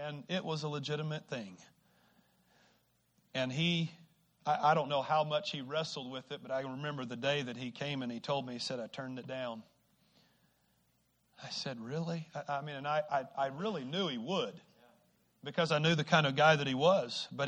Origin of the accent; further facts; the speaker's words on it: Bradford, Arkansas, United States; I grew up in Bradford, Arkansas